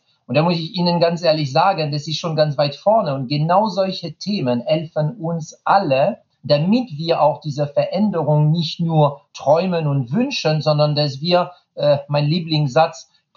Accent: France; German is a second language; tut mir leid als Franzose

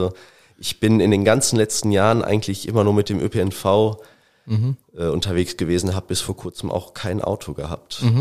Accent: Remscheid, North Rhine-Westphalia, Germany; da wollte ich mich vor allem dann in meiner Heimatstadt in Remscheid politisch engagieren.

